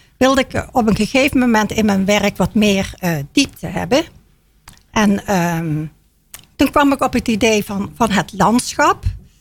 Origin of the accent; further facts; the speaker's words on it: Ospel, Limburg, Netherlands; born there; Ja, ik ben daar geboren in Ospel.